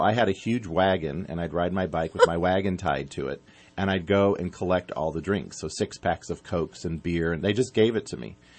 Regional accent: Santa Barbara, California, United States; So when I grew up in Santa Barbara, and I lived in married student housing.

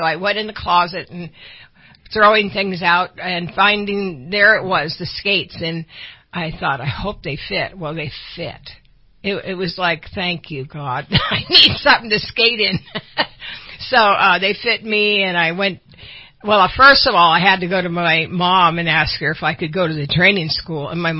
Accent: San Francisco, California, United States; I grew up in San Francisco, and of course most of you know San Francisco is hills up and down

